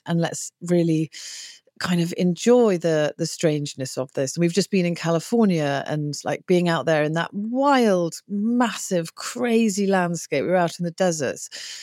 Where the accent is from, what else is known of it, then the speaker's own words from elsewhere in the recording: England, United Kingdom; it's way more other when you get here as a English person. It's odd and stranger.